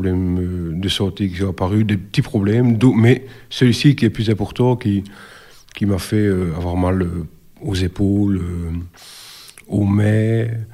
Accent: Verviers, Wallonia, Belgium; j'ai 48 ans, je viens de Verviers. Verviers, c'est près de Liège, pour ceux qui ne connaissent pas.

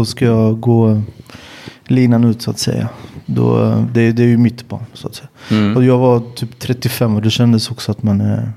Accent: Sweden; För att jag är uppvuxen i Sverige, jag har ju en svensk akademisk bakgrund, jag tänker som en svensk.

